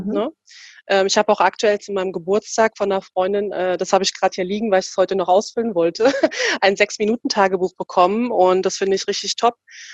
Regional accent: East Germany, Germany; Ich bin ja in der DDR aufgewachsen und meine Eltern leben ja natürlich noch drüben, also im Osten der Republik.

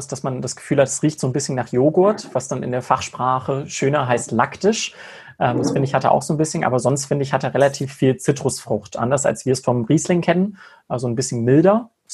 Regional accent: Switzerland; bei uns in der Schweiz

